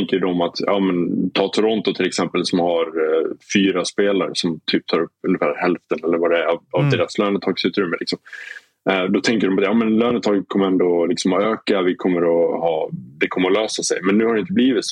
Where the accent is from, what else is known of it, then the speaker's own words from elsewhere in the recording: Sweden; Så att det finns mycket att vara stolt över som svensk, skulle jag säga.